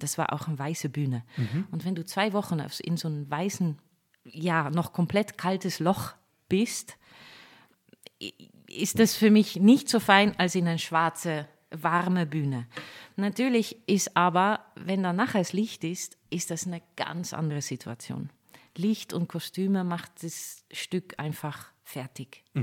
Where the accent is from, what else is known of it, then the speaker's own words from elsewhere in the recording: Netherlands; German is a second language; now in Germany; Holland, besser gesagt die Niederlande.